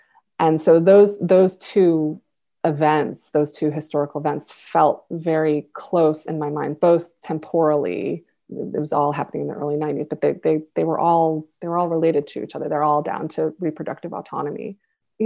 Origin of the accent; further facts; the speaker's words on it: Buffalo, New York, United States; in my hometown of Buffalo, where the book is set